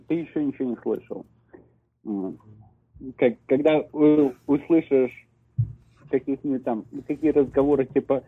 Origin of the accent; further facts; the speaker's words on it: Russia; moved away; я говорю, я из России, блин, да, тут все-таки уехал по причине.